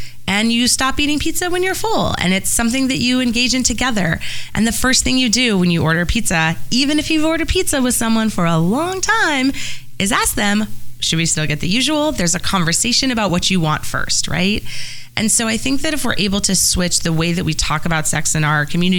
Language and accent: English; San Francisco, California, United States; And I grew up in San Francisco. I grew up with a lot of folks I knew who were HIV positive.